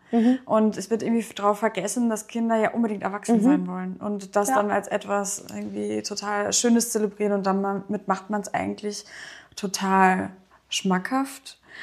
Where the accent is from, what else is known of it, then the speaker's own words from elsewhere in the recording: North Rhine-Westphalia, Germany; ich bin sehr ländlich aufgewachsen im Sauerland und Nordrhein-Westfalen in Deutschland.